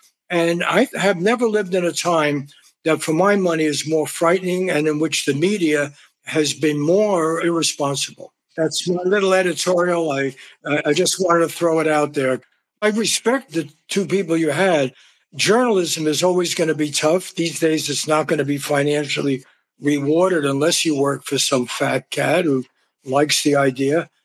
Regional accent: New York City, New York, United States; I grew up in New York City, and whether a paper was considered conservative or not, they had to report honestly on labor strikes and working conditions.

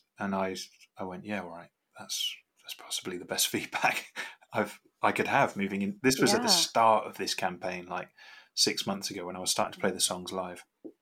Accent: England, United Kingdom; I'm from England, but I don't hold a massive sense of identity with any one part of it. Mm-hmm. I've just been a drifter really my whole life. I've lived in 30 different houses in my life.

